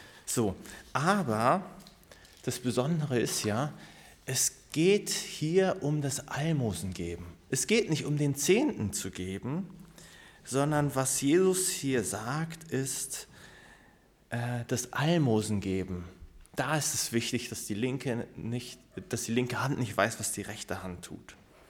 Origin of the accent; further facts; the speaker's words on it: Hagen, North Rhine-Westphalia, Germany; Wo ich aufgewachsen bin in Hagen, in der Baptistengemeinde